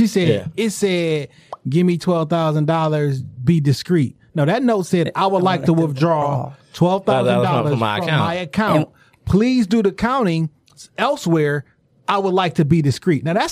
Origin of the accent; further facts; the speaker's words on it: California, United States; I'm from California.